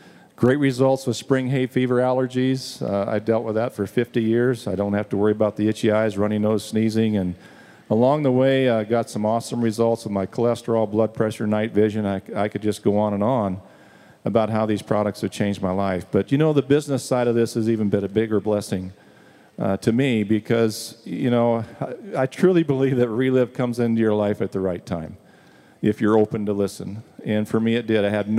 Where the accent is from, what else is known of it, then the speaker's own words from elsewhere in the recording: Piedmont, South Dakota, United States; from Piedmont, South Dakota. Grew up on a ranch in western South Dakota, about 30 miles out of Rapid City